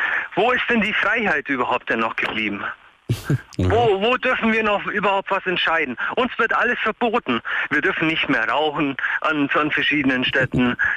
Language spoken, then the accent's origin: German; Ulm, Baden-Württemberg, Germany; now in Frankfurt, Germany; Ich bin seit 4 Jahren hier, ich komme ursprünglich eigentlich aus Ulm, Stuttgart-Ecke.